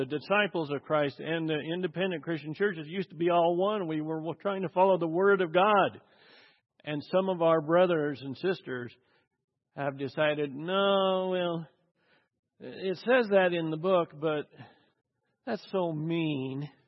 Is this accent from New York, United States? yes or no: no; Idaho, United States; I grew up in Mormon country in Idaho. So my best friends were Mormons.